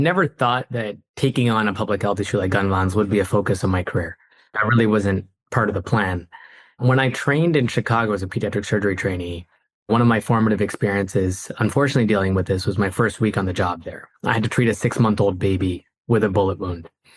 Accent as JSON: {"language": "English", "country": "Canada", "tie": "born there", "said": "So I was born in Canada. Both my parents are South Asian from Bangalore."}